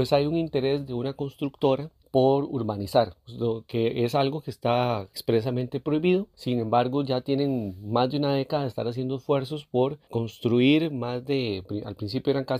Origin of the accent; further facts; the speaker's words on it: Desamparados, San José, Costa Rica; yo soy vecino de Desamparados toda la vida